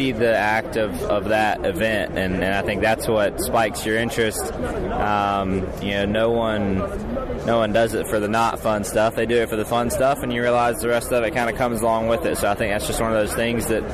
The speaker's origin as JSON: {"language": "English", "region": "Georgia", "country": "United States", "said": "I'm from Georgia here as well, so just a good fit."}